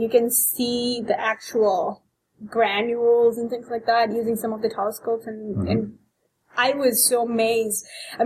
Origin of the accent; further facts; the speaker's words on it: India; I'm from India, and back there, picking out constellations, you're not going to find them because it's so much pollution.